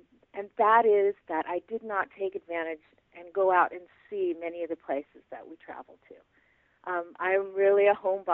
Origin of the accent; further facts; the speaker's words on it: Los Angeles, California, United States; because I'm from Los Angeles, so all my family came out to the club